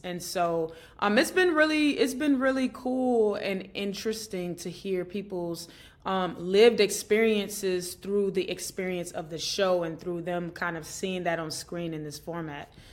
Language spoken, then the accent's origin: English; Atlanta, Georgia, United States; I grew up in Atlanta, Georgia, right? And so a lot of my environments were either pretty diverse, or, like, I grew up in spaces where everything was kind of predominantly, like, Black.